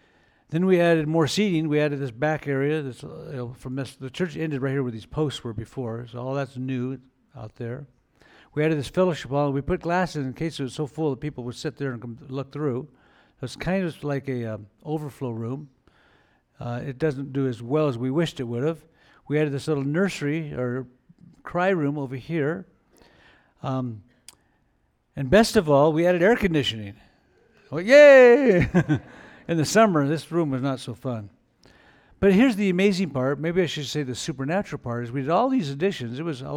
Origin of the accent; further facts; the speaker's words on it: California, United States; born there; I was born in California. I had California roots. My family lived in Hesperia.